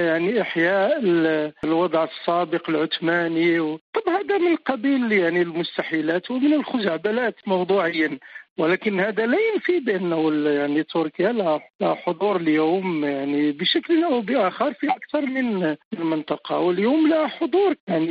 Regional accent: Morocco; أقصد بعض الأقطار التي نرجو لها يعني كمغاربة أن تخرج من هذا الذي فيه من ضيق

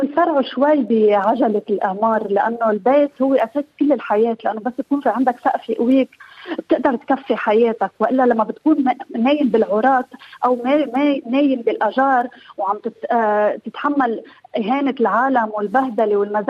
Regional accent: Mays al-Jabal, Nabatieh Governorate, Lebanon; أنا بالجنوب، ميس الجبل، المنطقة المتاخمة للحدود الفلسطينية.

